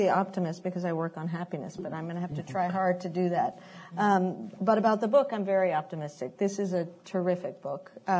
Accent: Peru; now in United States; I'm from Peru and always, you know, grew up thinking the U.S. was a land of opportunity, as many first-generation immigrants do.

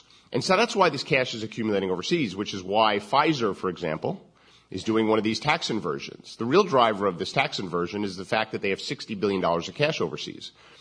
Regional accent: Maryland, United States; which is more jobs than exist in my home state of Maryland

